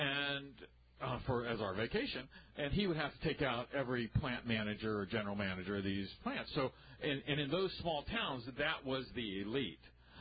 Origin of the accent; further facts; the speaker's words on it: Southern United States, United States; Well, way, way back, I grew up in the South during the days of desegregation in the 60s